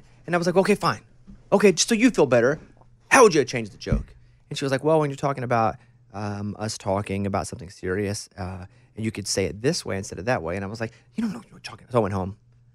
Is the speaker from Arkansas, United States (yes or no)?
yes; Arkansas, United States; I'm from Arkansas. Yeah. I'd be the rural route.